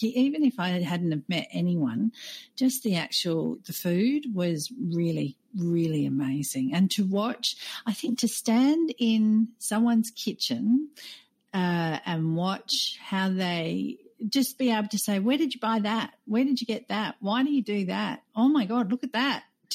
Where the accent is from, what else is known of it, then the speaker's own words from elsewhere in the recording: Australia; now in Doha, Qatar; I'm an Aussie expat who's based in Doha, Qatar